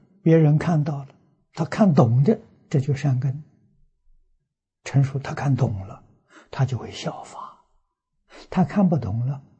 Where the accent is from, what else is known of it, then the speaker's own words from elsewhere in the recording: Anhui, China; 我小时候在我们家乡，听老人讲的，我们安徽一个省